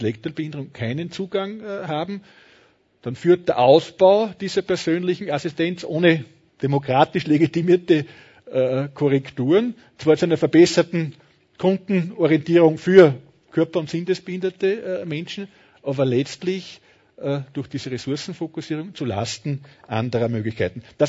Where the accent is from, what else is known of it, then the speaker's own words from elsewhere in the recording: Tamsweg, Salzburg, Austria; Aber denken Sie an den Bezirk Tamsweg in Salzburg, wo ich herkomme